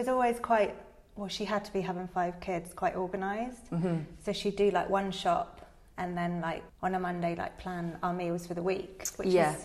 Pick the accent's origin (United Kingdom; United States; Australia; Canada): United Kingdom; St Ives; Yeah, so I grew up in St Ives.